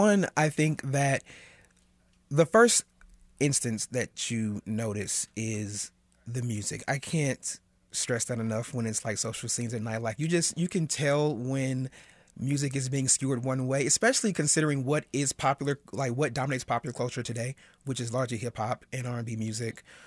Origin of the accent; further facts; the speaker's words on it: Kansas City, Missouri, United States; I am born and raised in Kansas City, and in 2007 I went to D.C.